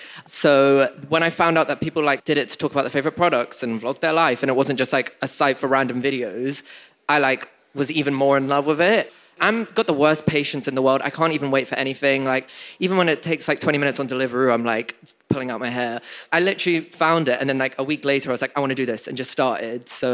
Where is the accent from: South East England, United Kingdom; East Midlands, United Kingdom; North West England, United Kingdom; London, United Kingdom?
London, United Kingdom; Other names go about the internet, I don't really know. I'm 20, I'm from London